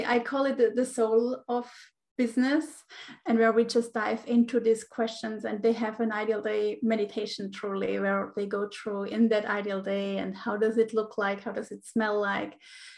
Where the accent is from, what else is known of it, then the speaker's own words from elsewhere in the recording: Switzerland; English is a second language; now in Menorca, Spain; And I'm from Spain. I'm living in Spain. I'm originally from Switzerland, having an Italian husband. So lots of different cultures, but we found our place here about 4 years ago and live in this little island called Menorca